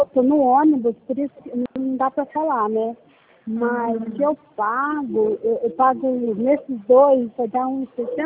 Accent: Campo Grande, Brazil; Eu sou de Campo Grande.

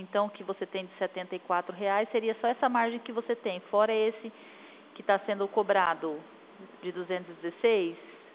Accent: Presidente Prudente, São Paulo, Brazil; Nós somos aqui de Prudente, região de Presidente Prudente.

